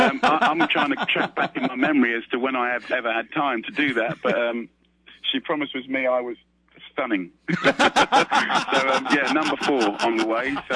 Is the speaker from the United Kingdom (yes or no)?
yes; England, United Kingdom; I come from England, so we're not used to having a premiere of a premiere.